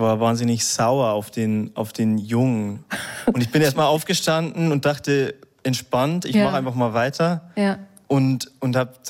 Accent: Bavaria, Germany; bei uns im Bayerischen Wald ist es sehr hügelig

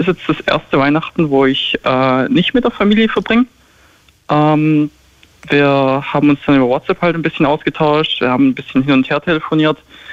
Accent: Stuttgart, Baden-Württemberg, Germany; also born or lived in Dresden; Ich komme aus Stuttgart. Und davor habe ich schon einige Zeit in Dresden meinen Bachelor gemacht

